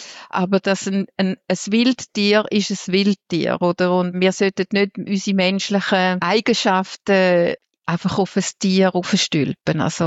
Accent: Switzerland; also es ist ja bei uns in der Schweiz auch so

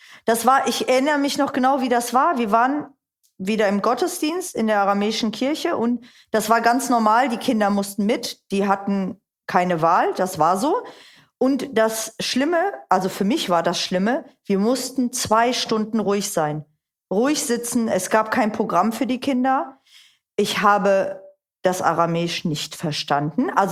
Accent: Germany; also born or lived in Turkey; Und wir sind nach Deutschland gekommen als Flüchtlinge. Da war ich 11 Monate alt. Also ich war noch nicht mal ein Jahr alt.

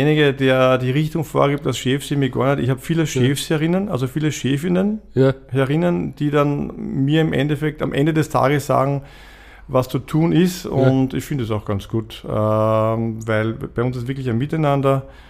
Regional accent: Ebreichsdorf, Lower Austria, Austria; ich bin gebürtiger Ebrechtsdorfer. Ich bin aufgewachsen eigentlich schon im Kindergarten hier. Ich habe hier Fußball gespielt viele Jahre lang.

